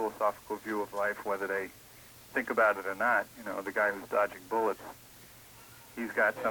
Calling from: Patchogue, New York, United States; Patchogue.

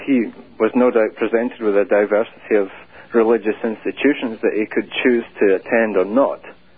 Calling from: Setauket, New York, United States; Setauket.

